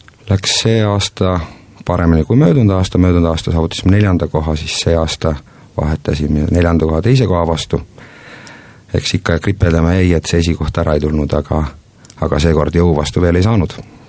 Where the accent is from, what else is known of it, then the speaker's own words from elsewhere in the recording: Pihtla, Saare County, Estonia; born there; olen sündinud Pihtla vallas, käinud Kaali koolis ja vanemad elavad mul seal